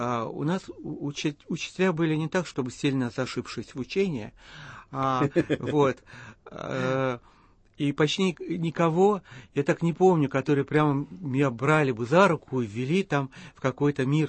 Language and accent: Russian; Perlovka, Moscow Oblast, Russia; Я из Перловки. Это почти Мытищи. Вот. И по тем временам это был, ну, довольно глухой такой пригород, который тяготел не столько к Москве, сколько к другим таким пригородным маленьким городкам, типа Болшева, Фрязино и так далее.